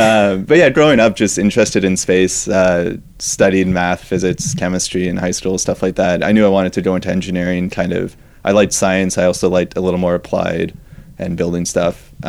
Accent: Toronto, Ontario, Canada; So I grew up in Toronto, was, you know, standard Canadian kid growing up

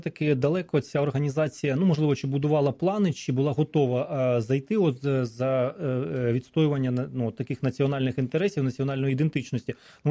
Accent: Bila Tserkva, Kyiv Oblast, Ukraine; От я сам родом з Білої Церкви

